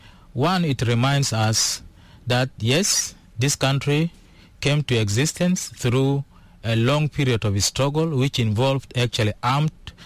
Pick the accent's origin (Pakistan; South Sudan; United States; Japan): South Sudan; Mundu, Western Equatoria; I come from Western Equatorial State and from Mundu in particular.